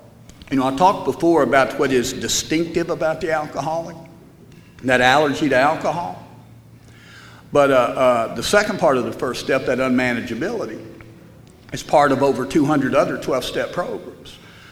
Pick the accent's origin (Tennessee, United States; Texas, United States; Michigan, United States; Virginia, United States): Tennessee, United States; Smyrna; I grew up in Smyrna, Tennessee, which is just outside of Nashville. And I'm a middle-class family.